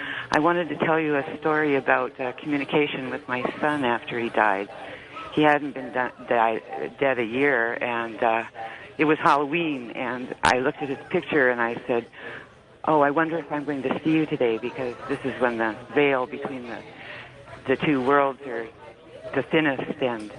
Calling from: British Columbia, Canada; Hello, I'm calling from beautiful British Columbia.

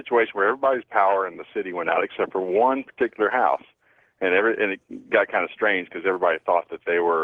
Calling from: Texas, United States; I'm calling from Texas.

